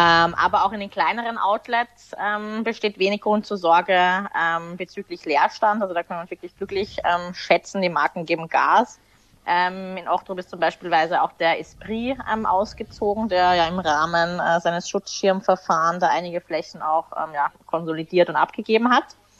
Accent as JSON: {"language": "German", "country": "Austria", "said": "wie man bei uns in Österreich sagt"}